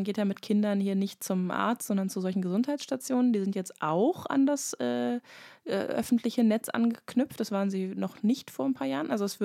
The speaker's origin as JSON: {"language": "German", "region": "North Rhine-Westphalia", "country": "Germany", "said": "also jetzt komme ich ja auch aus NRW"}